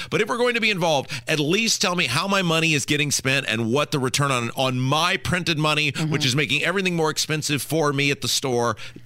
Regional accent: United States; I'm asking what would have been a negative impact on me as an American if we had just done nothing.

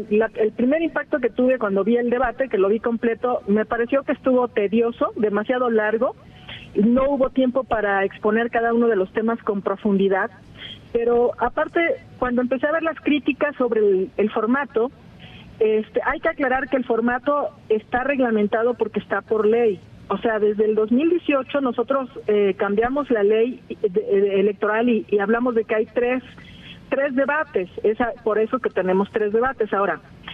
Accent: Acapulco, Guerrero, Mexico; bien que estás allá en Acapulco, en mi tierra

